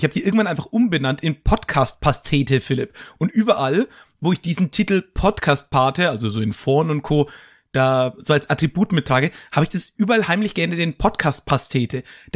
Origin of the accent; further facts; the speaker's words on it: Höchstadt, Bavaria, Germany; ja, ich komme ja aus Höchstadt, der Karpfenmetropole